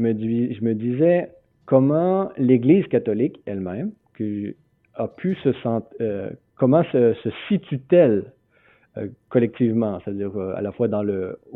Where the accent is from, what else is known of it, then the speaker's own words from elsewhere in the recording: Quebec City, Quebec, Canada; je viens d'un milieu, je viens de Québec, je viens d'une famille qui s'inscrit dans la trame narrative de la Révolution tranquille, avec toutes ses prétentions.